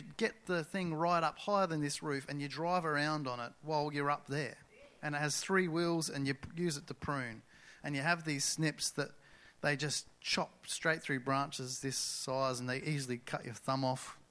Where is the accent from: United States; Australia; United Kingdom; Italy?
Australia; Murray Bridge, South Australia; I'm from Murray Bridge. Who's been to Murray Bridge?